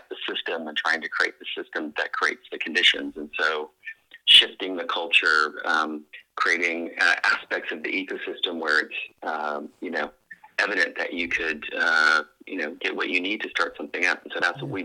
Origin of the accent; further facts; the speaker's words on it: California, United States; my view is a little bit skewed because I grew up in Silicon Valley. Before it was Silicon Valley, it was famous for orchards.